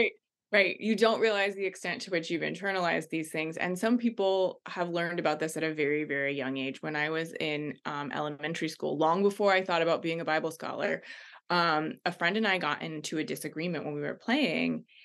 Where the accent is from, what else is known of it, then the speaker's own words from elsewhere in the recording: Ohio, United States; I grew up in Ohio. So, you know, we're the hell house, like we're the like haunted house capital of the United States.